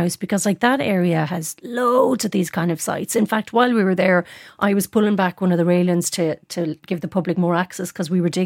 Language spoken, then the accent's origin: English; Munster, Ireland; But like in the countryside where I grew up in Tipperary, very close to an area in County Limerick called Lochgar.